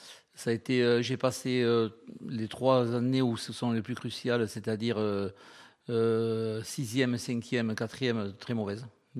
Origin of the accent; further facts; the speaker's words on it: Lille, Hauts-de-France, France; born there; also born or lived in Toulouse; pas pur toulousain, puisque je suis né à Lille.